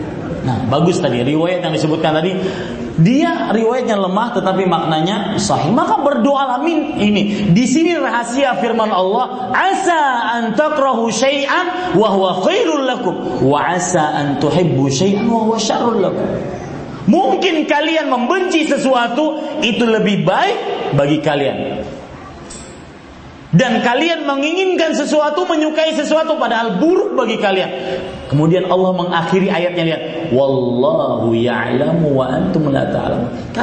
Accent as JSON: {"language": "Indonesian", "town": "Pamekasan", "region": "East Java", "country": "Indonesia", "said": "Seperti saya dari Pamekasan"}